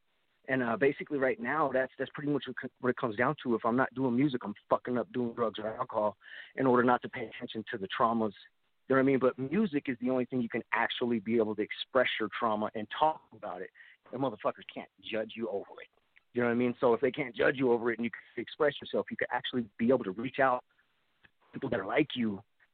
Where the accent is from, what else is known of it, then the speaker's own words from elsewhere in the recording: Denver, Colorado, United States; Me, I'm from Denver, Colorado, USA.